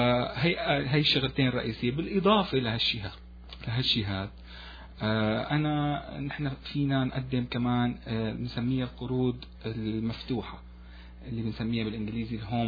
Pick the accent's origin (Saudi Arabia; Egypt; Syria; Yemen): Syria; Al-Hasakah Governorate; moved away as an adult; now in Montreal, Canada; انا ابن سوريا، ابن محافظة الحسكة